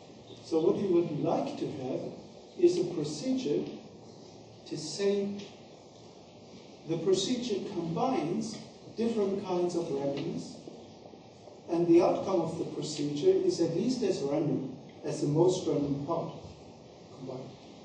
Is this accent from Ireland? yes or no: no; Germany; if the BND, Bundesnachrichtendienst in Germany, here can use an example of my home country